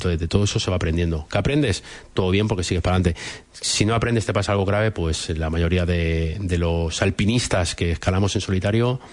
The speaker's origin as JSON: {"language": "Spanish", "town": "Cuenca", "region": "Castilla-La Mancha", "country": "Spain", "said": "Yo soy de Cuenca."}